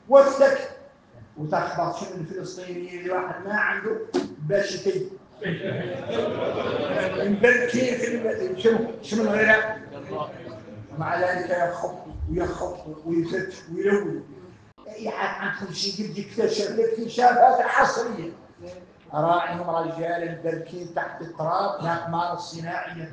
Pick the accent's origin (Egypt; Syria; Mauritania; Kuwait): Mauritania; احنا موريتاني